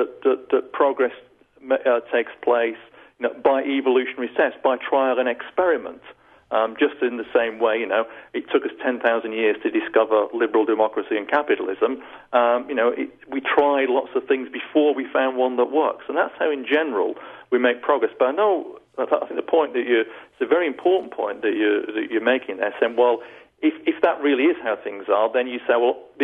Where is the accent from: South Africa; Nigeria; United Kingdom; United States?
United Kingdom; England; I mean, I suppose I'm English, so I'm an empiricist.